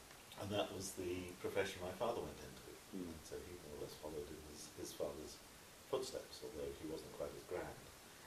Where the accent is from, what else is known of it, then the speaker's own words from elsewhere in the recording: Chipping Sodbury, South West England, United Kingdom; born there; I was born near Bristol, in Chipping Salisbury, in 1944, just near the end of the Second World War.